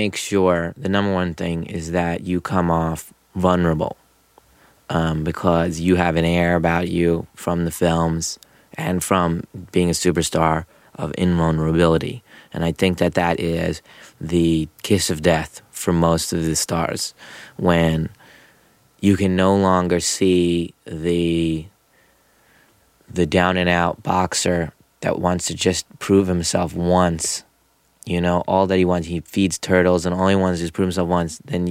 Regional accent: United States; learning about my culture because I'm so American.

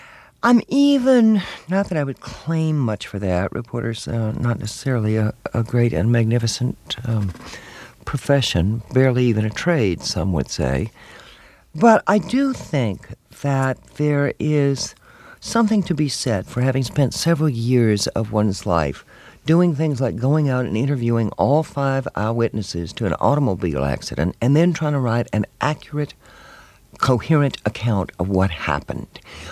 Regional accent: Texas, United States; I mean, that's just where I grew up in East Texas before the Civil Rights Movement

